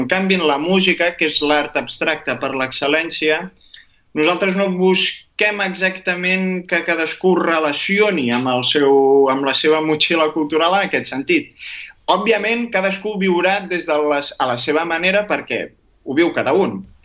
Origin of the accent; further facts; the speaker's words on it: Sabadell, Catalonia, Spain; jo com a sabadellenc de tota la vida